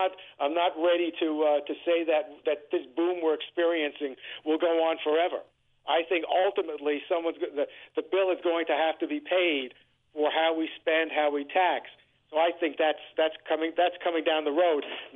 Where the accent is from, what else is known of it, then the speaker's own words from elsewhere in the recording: New York City, New York, United States; there was a comic strip when I was growing up in the New York Post called Pogo